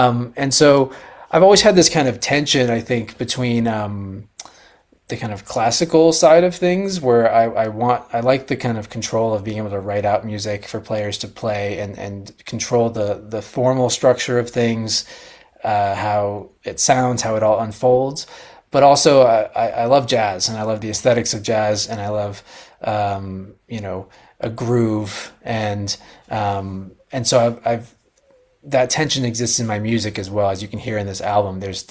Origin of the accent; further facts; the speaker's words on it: St. Petersburg, Florida, United States; Yeah, so I'm from St. Pete, Florida, which is like Tampa Bay area.